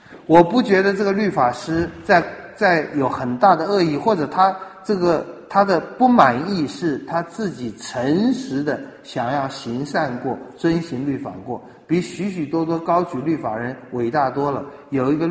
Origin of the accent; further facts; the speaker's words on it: China; 我们中国人不看重law